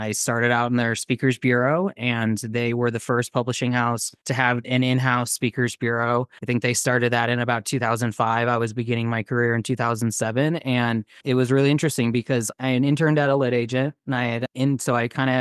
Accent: Midwest, United States; No, I grew up in the Midwest most of my life, but I spent 12 years on the East Coast and now I've been 11 years on the West Coast. So I'm a little bit from everywhere now.

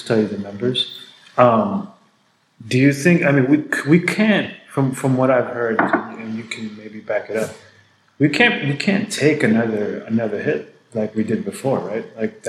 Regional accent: Texas, United States; There's, we get labeled because we're from Texas

